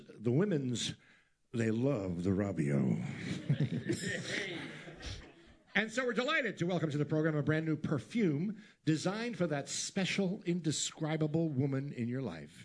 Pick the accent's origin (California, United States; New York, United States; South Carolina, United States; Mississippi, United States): New York, United States; Massapequa Park; Actually, I'm from Massapequa Park, which is kind of like the wrong side of the tracks from Massapequa. Literally, the Long Island Railroad tracks.